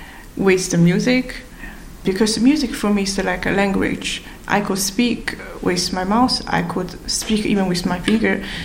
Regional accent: Hangzhou, Zhejiang, China; English is a second language; I was born in Hangzhou. It's a city near Shanghai and grew up there.

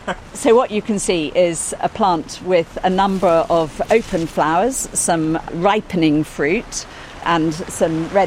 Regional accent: United Kingdom; because I am a British berry grower and it's May.

